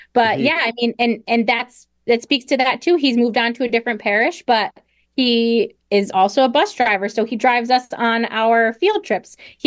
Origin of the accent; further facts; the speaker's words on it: Pittsfield, Massachusetts, United States; I grew up in Pittsfield. I went to Pittsfield Public Schools my whole life.